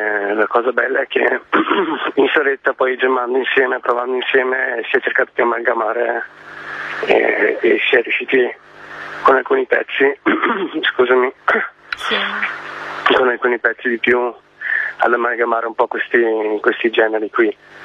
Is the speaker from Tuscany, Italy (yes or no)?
no; Verona, Veneto, Italy; Però siamo di Verona, tutti e quattro